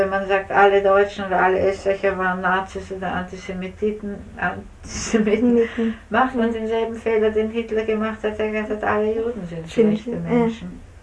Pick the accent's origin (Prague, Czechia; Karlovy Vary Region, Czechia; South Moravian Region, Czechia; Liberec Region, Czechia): Prague, Czechia; Ich komme nämlich aus Prag und nicht aus Wien.